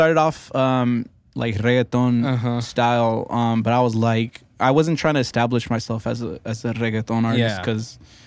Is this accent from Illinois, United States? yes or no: no; Watsonville, California, United States; I come from Watsonville, California. Born and raised. I'm an artist from Watsonville, California